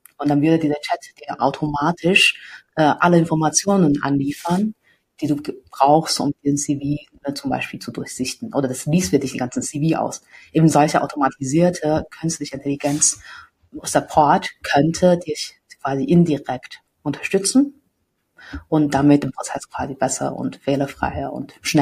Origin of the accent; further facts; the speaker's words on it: China; German is a second language; now in Munich, Germany; Ich komme ursprünglich aus China, bin mittlerweile schon seit längerer Zeit in München angekommen und sitze gerade in München im Valentic schönen Büro